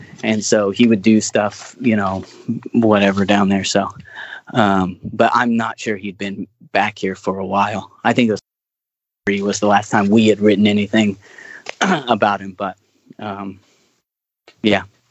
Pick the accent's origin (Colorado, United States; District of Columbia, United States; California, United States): California, United States; Kingsburg; He was big for me because I'm from Kingsburg and he's a Kingsburg guy.